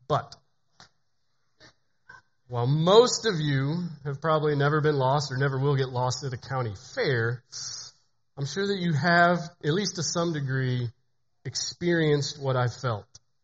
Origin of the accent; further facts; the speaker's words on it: Midwest, United States; I had the blessing of growing up in the Midwest, which means I got to taste every bit of God's bounty on earth.